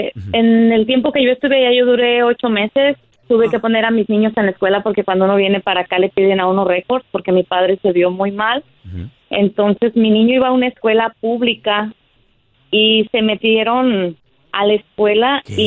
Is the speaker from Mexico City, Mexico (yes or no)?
no; Los Reyes, Michoacán, Mexico; De Los Reyes, Michoacán.